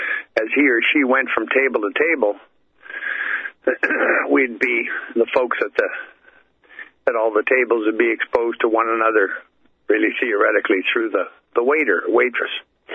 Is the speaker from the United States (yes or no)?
no; Canada; I can tell you up here in Canada, I live in Canada, I'm Canadian. I'm just on the north shore of Lake Erie here, just half an hour from Buffalo, New York.